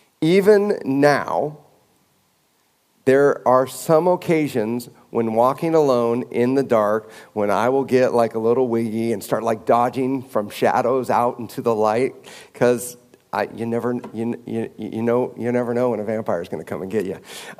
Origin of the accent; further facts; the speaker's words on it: Lynden, Washington, United States; on Birch Bay Linden Road, where I grew up. I grew up in Linden, Washington